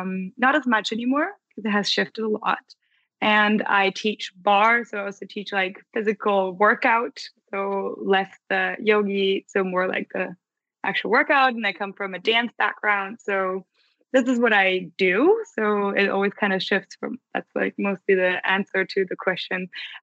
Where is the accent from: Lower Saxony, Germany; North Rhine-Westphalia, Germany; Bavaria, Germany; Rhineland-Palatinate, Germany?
Bavaria, Germany; Munich; I'm from Munich, so Bavarian girl.